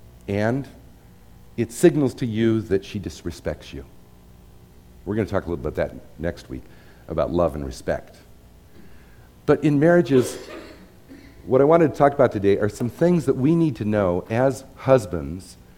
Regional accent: Spokane, Washington, United States; Now, I was raised in Spokane, Washington. It was kind of a blue-collar town.

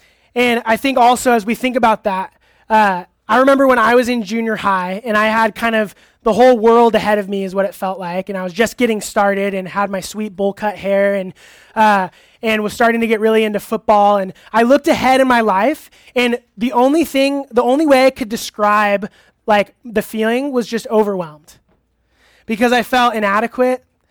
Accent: California, United States; Growing up in Orange County, I know for me personally, was actually really challenging.

